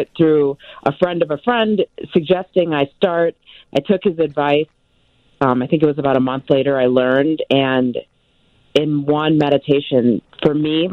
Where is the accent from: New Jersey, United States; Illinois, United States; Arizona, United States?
Illinois, United States; Chicago; I'm originally from Chicago, the western suburbs.